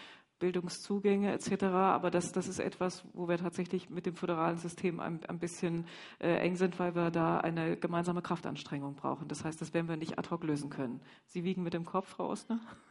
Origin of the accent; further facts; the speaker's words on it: Germany; da sind wir als Deutsche in den internationalen Rankings, wenn wir uns da ganz ehrlich drauf gucken, meistens hinten dran.